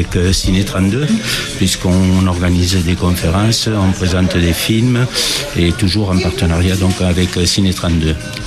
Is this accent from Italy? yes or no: yes; Italy; now in France; Italo, puisqu'on vient de l'Italie, la Gascogne, parce qu'on est arrivé en Gascogne.